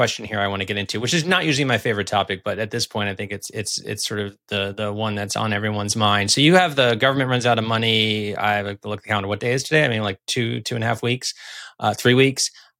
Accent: Midwest, United States; you're a Midwesterner, right? I'm a Midwesterner.

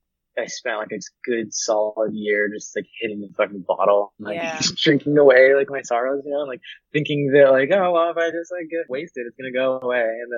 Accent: Cupertino, California, United States; I'm from Cupertino, California. I was born and raised in that area.

